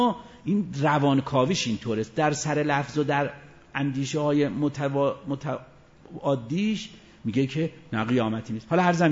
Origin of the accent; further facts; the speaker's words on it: Isfahan, Iran; نه خودم که اصفهانیم، نه خودم که تو اصفهان مثلا مشهورم